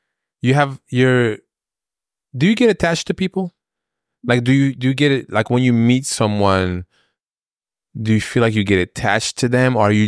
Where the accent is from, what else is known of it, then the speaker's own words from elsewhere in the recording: Belgium; Anytime I hear someone's from Europe, I tell them that I grew up in Belgium.